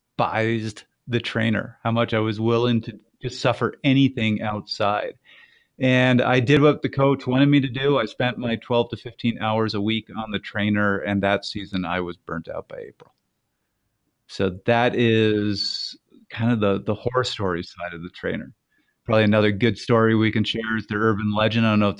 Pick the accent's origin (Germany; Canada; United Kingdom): Canada; And so as the Canadian here, sorry, I'm going to make fun of you really quickly.